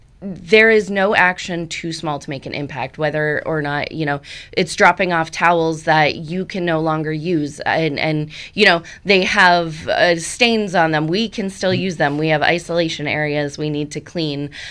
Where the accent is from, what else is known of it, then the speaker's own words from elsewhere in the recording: Canada; I'm Canadian, so it's just too hot here from from March on for me.